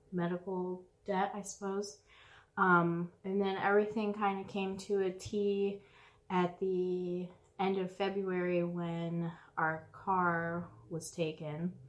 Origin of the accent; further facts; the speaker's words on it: Michigan, United States; now in Quakertown, United States; Anthony is from the Quakertown area. I'm from Michigan. And we actually moved back to Quakertown in November